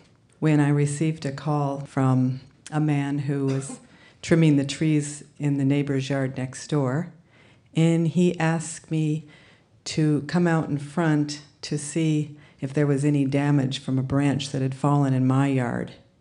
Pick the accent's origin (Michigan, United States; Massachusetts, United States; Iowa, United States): Michigan, United States; As a teenager growing up in Michigan, I had listened to … worn paisley print dresses and fringe suede jackets